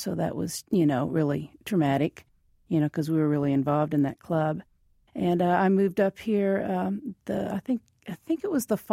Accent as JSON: {"language": "English", "town": "Lexington", "region": "Kentucky", "country": "United States", "tie": "born or raised there", "said": "And I grew up in Lexington, Kentucky, in a Southern Baptist church."}